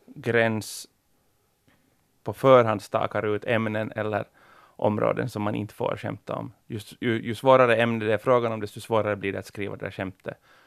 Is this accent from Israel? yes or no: no; Finland; kalla mig tvåspråkig. Jag måste säga att jag ser mig helt lika mycket som finländare som de som pratar finska.